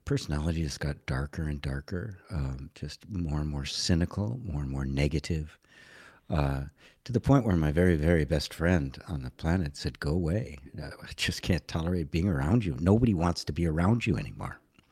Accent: Illinois, United States; I'm sleeping on the floor in this house in the middle of Wisconsin. I grew up in Illinois

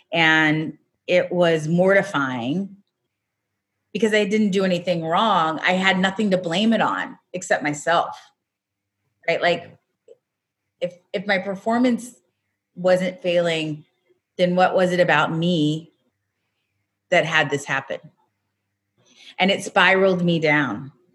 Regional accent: Raytown, Missouri, United States; I come from Raytown, Missouri. I come from an Italian family.

